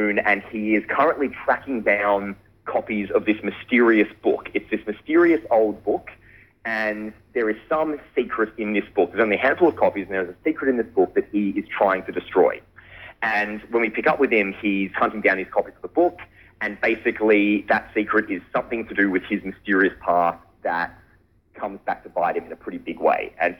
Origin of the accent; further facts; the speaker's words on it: Mansfield, Victoria, Australia; growing up in Mansfield, sort of it was a real childhood staple, sort of the whole Bushranger thing.